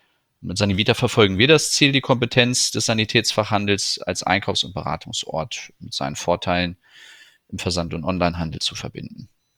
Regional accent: Nienburg, Lower Saxony, Germany; born there; Geboren also, in Nienburg bei Hannover.

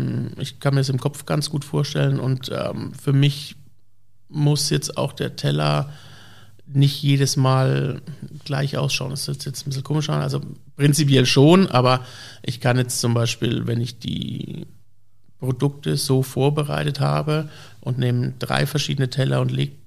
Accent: Würzburg, Bavaria, Germany; bin ja gebürtiger Würzburger

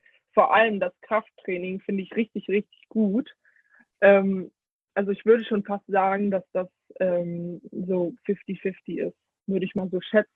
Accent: Germany; born there; ich wurde zwar in Deutschland geboren, aber das ist für mich sozusagen auch irgendwie ein anderes Land.

